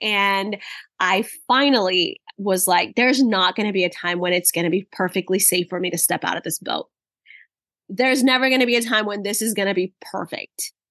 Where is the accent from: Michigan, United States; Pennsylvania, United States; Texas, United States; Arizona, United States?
Texas, United States; Dallas; I grew up in Dallas, Texas, and even as a kid, I remember one of my uncles would always take all the kids